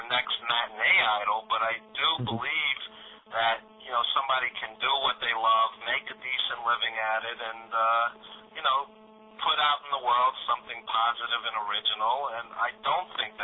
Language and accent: English; New York, United States; you're from Australia and I'm from New York